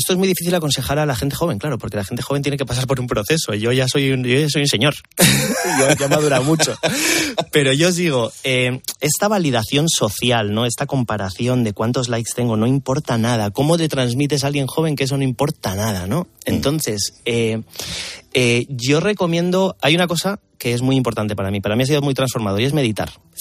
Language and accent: Spanish; Peru; Yo soy peruano de origen. Yo el picante lo desayuno.